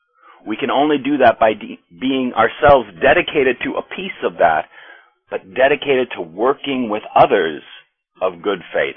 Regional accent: United States; I'm an American. Maybe you could tell that from my accent

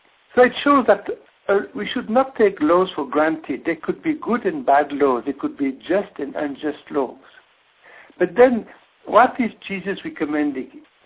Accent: South Africa; I come from South Africa, and for a number of decades, the law was unjust, and people have learned to disobey the law.

